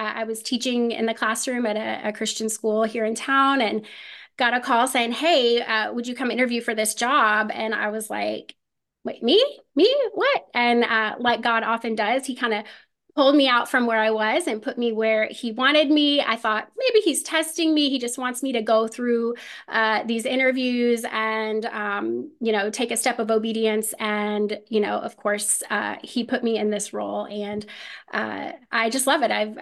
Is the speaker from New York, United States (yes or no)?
no; Indianapolis, Indiana, United States; now in Louisville, United States; I live here in Louisville. I'm originally from the Indianapolis area up near you guys.